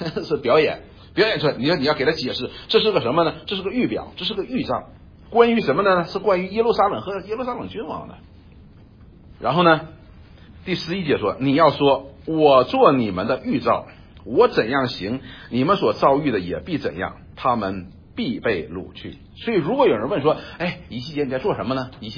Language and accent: Chinese; China; 我们中国人都知道喝茶的时候是最放松的时候啊